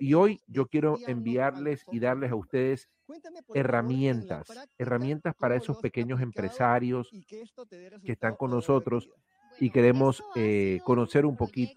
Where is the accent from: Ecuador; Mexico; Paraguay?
Ecuador; Ladislao es de Guayaquil, Ecuador, de mi tierra